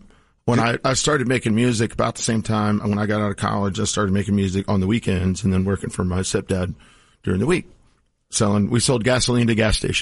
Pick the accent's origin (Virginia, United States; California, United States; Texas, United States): Texas, United States; San Antonio; I'm from San Antonio.